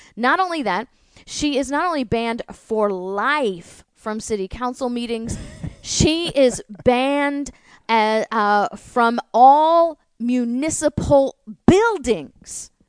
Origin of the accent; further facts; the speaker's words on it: St. Louis, Missouri, United States; My parents, I grew up in St. Louis, and Missouri actually has had a couple dead people on the Democrat ticket run for office.